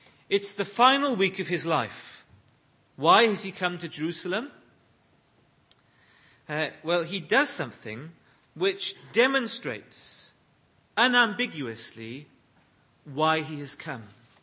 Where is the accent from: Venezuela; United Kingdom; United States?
United Kingdom; Bridgend, Wales; even though I was from Bridgend